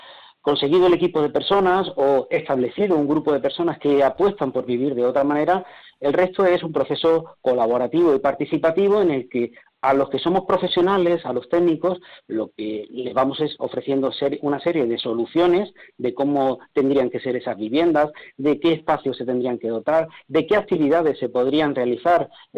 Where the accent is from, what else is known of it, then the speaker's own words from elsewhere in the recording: Málaga, Andalusia, Spain; yo soy de Málaga y me gusta poner ejemplos de mi provincia.